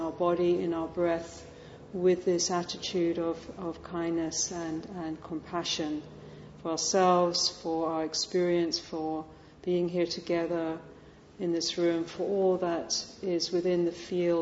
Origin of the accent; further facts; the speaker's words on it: London, United Kingdom; I'm originally from West London and grew up in the UK